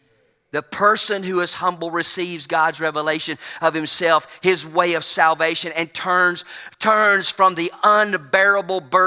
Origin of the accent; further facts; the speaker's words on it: Alabama, United States; Please forgive me, but I'm from Alabama.